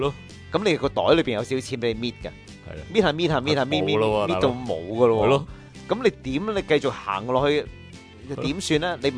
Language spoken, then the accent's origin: Cantonese; Hong Kong; 我哋香港人嘅吉他同埋香港人嘅音乐一定会喺 international 嘅一啲 trade show 或者系啲 show 度出现。